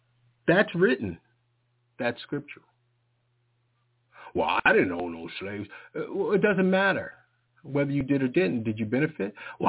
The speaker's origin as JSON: {"language": "English", "region": "Maryland", "country": "United States", "tie": "born or raised there", "said": "Yeah, but I'm from Maryland. That's where I grew up."}